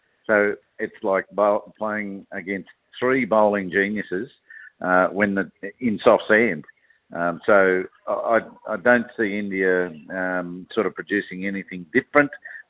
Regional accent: Australia; it was always a delight as an Australian cricketer

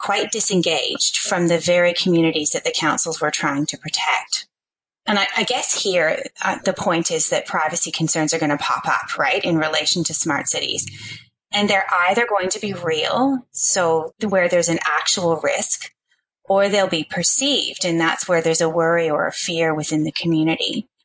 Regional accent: Canada; now in Australia; I'm an expat Canadian. I'm actually a Canalian. I've been a proud citizen of both Canada and Australia for quite some time now.

